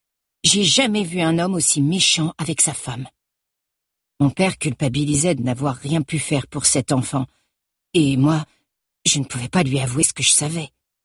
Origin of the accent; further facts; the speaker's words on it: Guignon, France; born there; Je suis née à Guignon pendant la guerre en 1940.